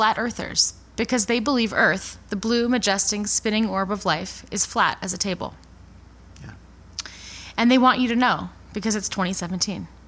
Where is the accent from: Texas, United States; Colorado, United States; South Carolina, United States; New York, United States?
Colorado, United States; Fort Collins; Fort Collins is my hometown.